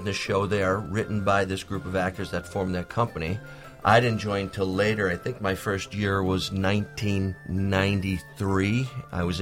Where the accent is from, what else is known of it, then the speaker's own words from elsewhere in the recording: Scranton, Pennsylvania, United States; moved away as an adult; also born or lived in New York, United States / Binghamton, United States; I was born and raised in Scranton my whole life. Till about 1987, moved to New York, spent some time in New York, then went to graduate school in Binghamton